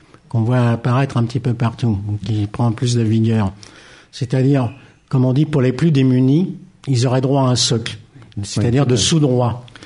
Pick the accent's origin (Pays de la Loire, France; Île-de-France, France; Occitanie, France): Île-de-France, France; On mène aussi des combats plus locaux. Par exemple, moi, je suis du Val-de-Marne.